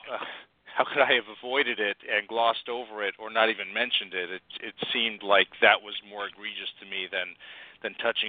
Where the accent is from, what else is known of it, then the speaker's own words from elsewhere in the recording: New York, United States; I was born and raised in New York.